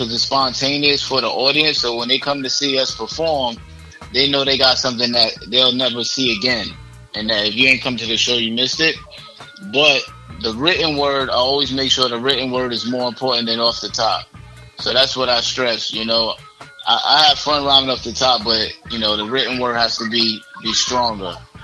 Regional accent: Brooklyn, New York, United States; We're both from New York. I'm from Brooklyn, and he's from Washington Heights.

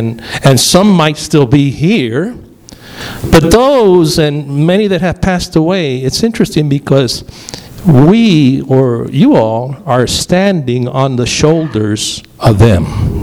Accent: Columbus, Ohio, United States; I'm from Columbus, Ohio. Anybody been to Columbus?

